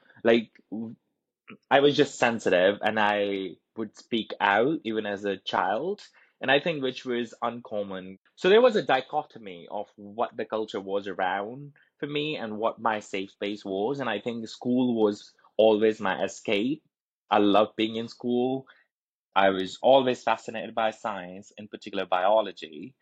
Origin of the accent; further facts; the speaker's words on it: New Delhi, Delhi, India; My pronouns are he, him, / his. I am originally from New Delhi, India, which is where I grew up.